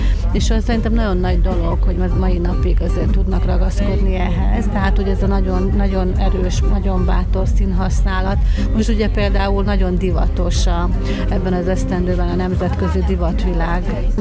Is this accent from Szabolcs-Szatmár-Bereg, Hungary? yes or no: yes; Szabolcs-Szatmár-Bereg, Hungary; Én mondjuk, én ugye szabolcsi vagyok, tehát az én családom szabolcsi